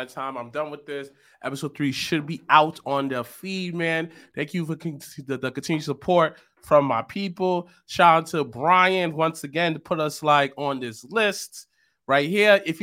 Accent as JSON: {"language": "English", "country": "United States", "tie": "born there", "said": "even though that I was born in America, I'm Haitian."}